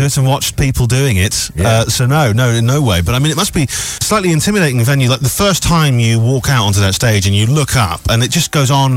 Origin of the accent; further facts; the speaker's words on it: England, United Kingdom; It's pronounced Lieutenant. Since we are English, the Americans pronounce it Lieutenant.